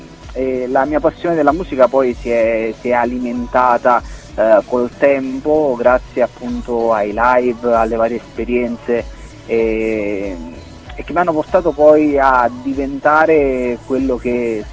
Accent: Naples, Campania, Italy; visto che comunque io sono di Napoli

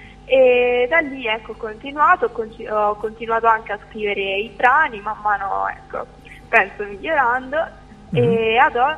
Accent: Viterbo, Lazio, Italy; poi comunque mi devo esibire qua dintorni perché sono di Viterbo

